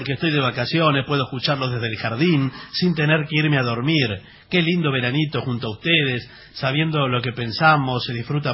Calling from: Rosario, Santa Fe, Argentina; Hola, soy de Rosario, ya tengo las entradas.

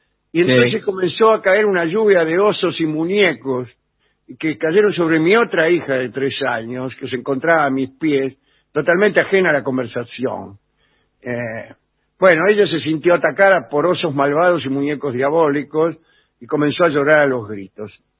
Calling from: Córdoba, Argentina; de Córdoba.

